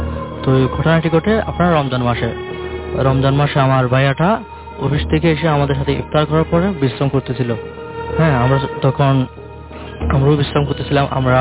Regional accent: Cox's Bazar, Chittagong Division, Bangladesh; now in Gazipur, Bangladesh; আমি আসছি গাজীপুর থেকে। আমার হোম টাউন হচ্ছে কক্সবাজার

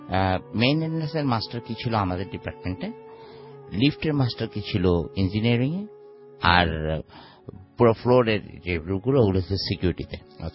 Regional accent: Uttara, Dhaka Division, Bangladesh; Thank you Rasel ভাই … উত্তরা থেকে।

